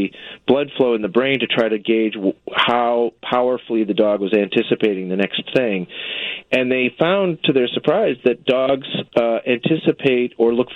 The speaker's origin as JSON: {"language": "English", "town": "Deerfield", "region": "Illinois", "country": "United States", "tie": "born or raised there", "said": "I went to Northwestern, and I went to graduate school at the University of Chicago. I grew up in Deerfield."}